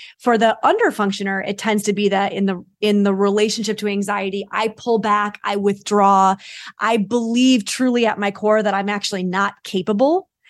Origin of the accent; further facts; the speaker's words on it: New York, United States; I want to start by saying I'm a New Yorker. So I'm very blunt and direct.